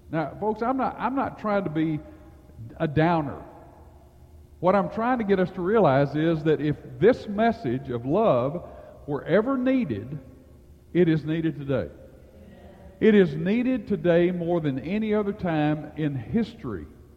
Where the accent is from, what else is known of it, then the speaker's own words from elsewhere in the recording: Arkansas, United States; Now, I grew up in Arkansas. I can talk about Arkansas all I want. I still don't know English very well, but I sure didn't, because what I spoke was Arkansas, okay?